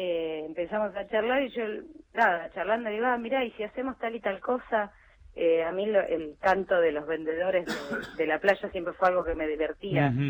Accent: Tandil, Buenos Aires Province, Argentina; moved away as an adult; now in Buenos Aires, Argentina; Yo soy de Tandil y soy recibida de la Facultad de Arte de allá.

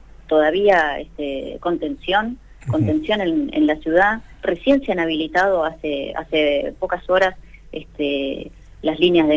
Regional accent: Argentina; Somos muchos los argentinos residentes acá en la ciudad

